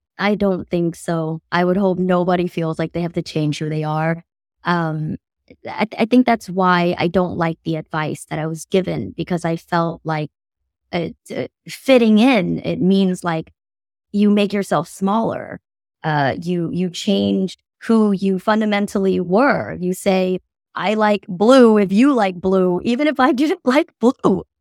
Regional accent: United States; I'm not fear because I have the privilege of being an American.

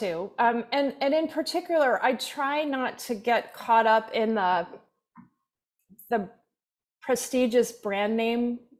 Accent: Pennsylvania, United States; Yeah, so I grew up in Nowhereville, Central Pennsylvania.

